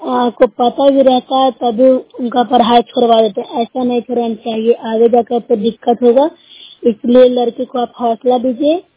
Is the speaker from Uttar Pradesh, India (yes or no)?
no; Nursarai, Bihar, India; मैं नूरसराय प्रखंड से हूँ, जिला नालंदा की निवासी हूँ।